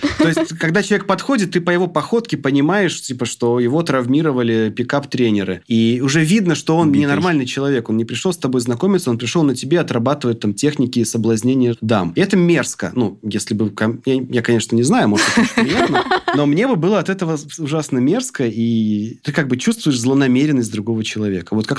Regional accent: Krasnodar, Krasnodar Krai, Russia; А я тоже из Краснодара.

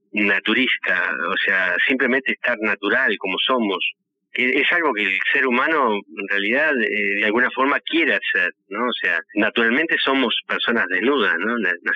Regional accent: Uruguay; also born or lived in Buenos Aires; Yo soy uruguayo, mi mujer es argentina, pero yo estuve viviendo unos 20 años más o menos aproximadamente en Argentina, en Buenos Aires

